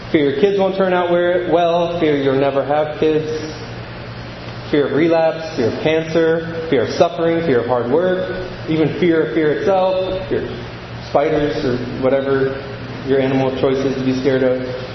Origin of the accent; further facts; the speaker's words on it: California, United States; now in Minnesota, United States; especially up here in Minnesota 90s country. As a Californian, I can confidently say, you guys are very nice.